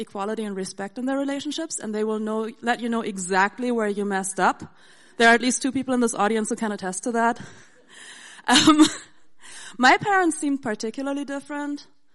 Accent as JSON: {"language": "English", "country": "Germany", "tie": "born or raised there", "said": "I grew up in Germany with a German mom and a Japanese dad."}